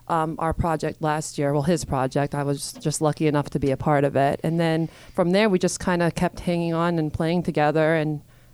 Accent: Robinson Township, United States; I'm from Robinson Township.

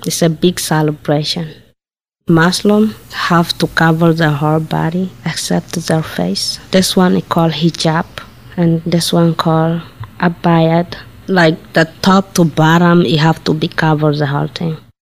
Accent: Dadaab, Kenya; also born or lived in Somalia; I was born in Somalia, and it was 1987. I grew up in Kenya, so Somalia I just born because I came when I was young in Kenya, and it's called Dadaab. It's for a refugee camp, so it just was a small town.

